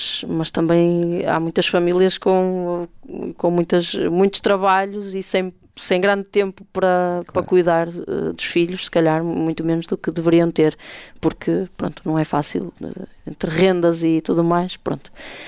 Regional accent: Braga, Portugal; Um deles é aqui de Braga, que é de onde eu sou

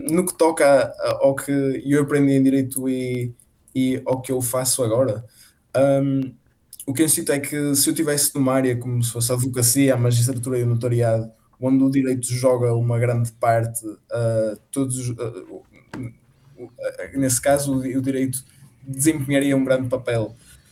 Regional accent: Braga, Portugal; Eu nasci e cresci em Braga, depois também andei na universidade em Braga e tudo isso.

